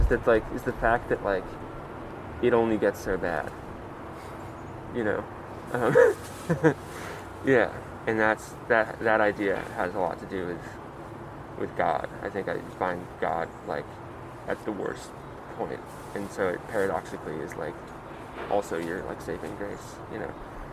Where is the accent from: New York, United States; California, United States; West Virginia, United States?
New York, United States; Greenfield Center; also born or lived in Troy; now in Seattle, United States; Yeah, I grew up in Greenfield Center, New York, just a tiny rural town. Mm-hmm. But I lived in Troy for 5 or 6 years until this summer.